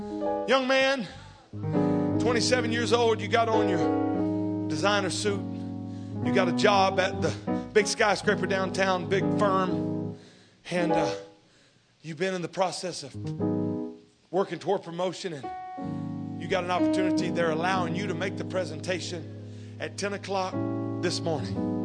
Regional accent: Louisiana, United States; I'm from Louisiana. Everything needs gravy on it.

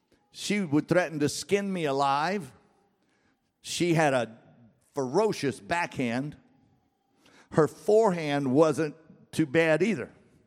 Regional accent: Louisiana, United States; I grew up in South Louisiana, and in the days of the steel dashboards, and they were very, very Catholic

